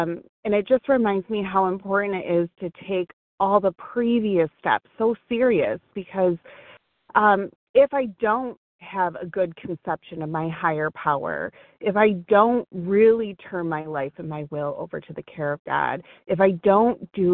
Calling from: Michigan, United States; from Michigan.

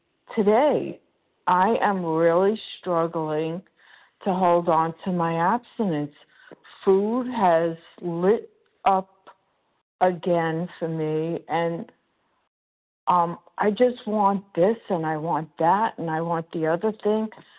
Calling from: Florida, United States; Yes, I'm calling from Florida.

